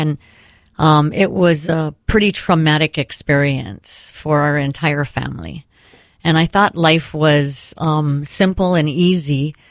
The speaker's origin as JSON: {"language": "English", "town": "Pearl City", "region": "Hawaii", "country": "United States", "tie": "born or raised there", "said": "I grew up here in Hawaii, in Pearl City and Aiea."}